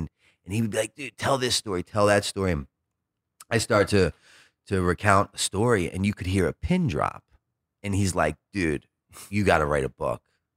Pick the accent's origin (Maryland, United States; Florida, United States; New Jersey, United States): Maryland, United States; Baltimore; because I grew up in Baltimore City and there was this one particular corner